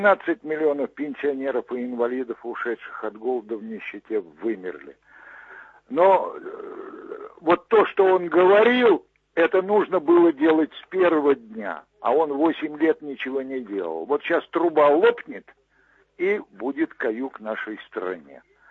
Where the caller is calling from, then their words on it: Smolensk Oblast, Russia; Я звоню из Смоленской области.